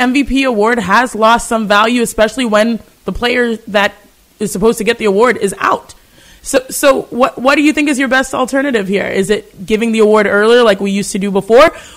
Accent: Houston, Texas, United States; it hurts my heart to be born and raised in Houston, Texas

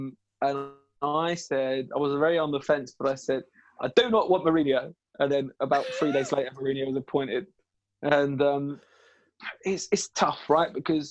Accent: London, United Kingdom; I grew up in East London.

